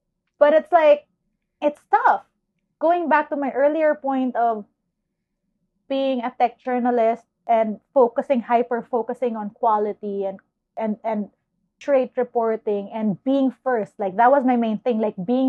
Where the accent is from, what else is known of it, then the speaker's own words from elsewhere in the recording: Manila, Metro Manila, Philippines; in Manila, we don't, I mean, at least from my demographic, it's not like I grew up on Tagalog movies or shows. We watch Nickelodeon. We watch HBO.